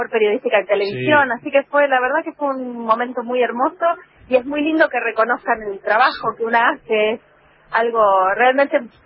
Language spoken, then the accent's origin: Spanish; Rosario, Santa Fe, Argentina; Sí, soy muy rosarina y amo esta ciudad porque es hermosa.